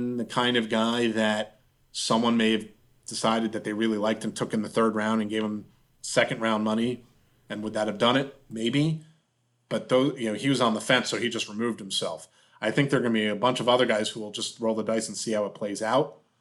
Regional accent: Pittsburgh, Pennsylvania, United States; maybe I should pick Austin Hendrick because he's from my hometown here in Pittsburgh

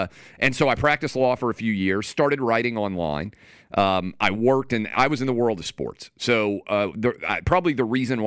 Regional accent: Nashville, Tennessee, United States; also born or lived in U.S. Virgin Islands; I grew up in Nashville, went to George Washington in D.C., went to Vanderbilt Law School, graduated, moved to the Caribbean.

